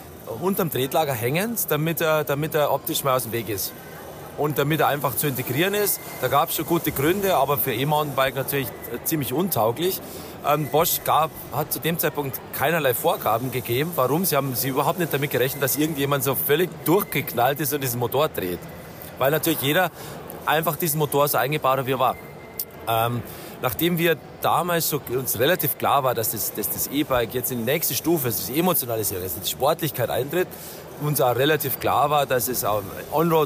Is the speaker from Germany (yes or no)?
yes; Southern Germany, Germany; Man hört, ich komme aus dem Süden Deutschlands. Jetzt hört man wahrscheinlich ein bisschen an meinem Dialekt.